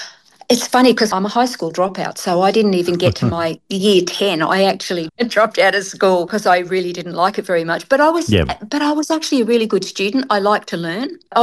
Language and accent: English; Australia; also born or lived in England; I had my second birthday just a couple of months after we arrived in Australia. So I was born in England but raised in Australia, and I'm Aussie through and through.